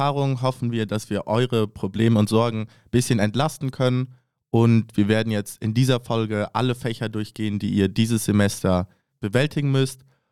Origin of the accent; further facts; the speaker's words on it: Germany; ich studiere auch im dritten Semester BWL. Ich bin 20 Jahre alt, komme ursprünglich aus Deutschland, aber lebe praktisch mein ganzes Leben schon in Zug.